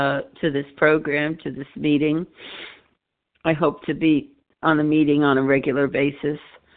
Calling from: New York City, New York, United States; I'm calling from New York City.

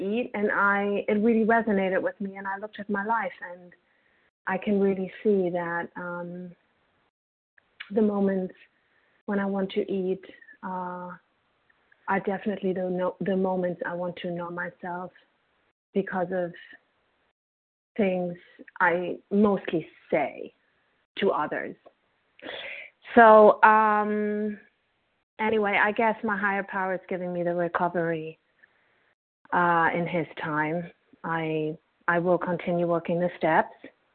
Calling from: Brooklyn, New York, United States; Hi, I'm calling from Brooklyn, New York.

